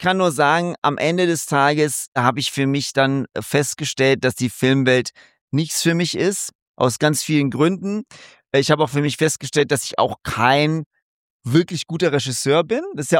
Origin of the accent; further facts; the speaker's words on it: Stuttgart, Baden-Württemberg, Germany; ich bin ja in Stuttgart aufgewachsen und da zur Schule gegangen.